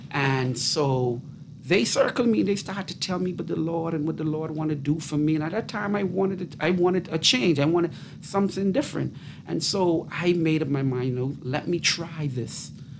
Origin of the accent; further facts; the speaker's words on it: Bahamas; Well, I'm from the Bahamas